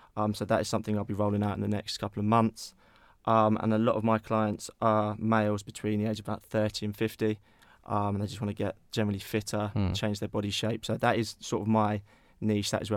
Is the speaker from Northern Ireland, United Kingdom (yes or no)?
no; Cambourne, East of England, United Kingdom; also born or lived in Hertfordshire; Moved to Camborne area when I was about 10, originally from Hertfordshire.